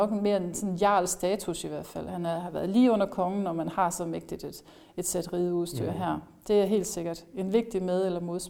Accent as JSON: {"language": "Danish", "town": "Jelling", "region": "Region of Southern Denmark", "country": "Denmark", "said": "Nå, jeg er fra Jelling, ja."}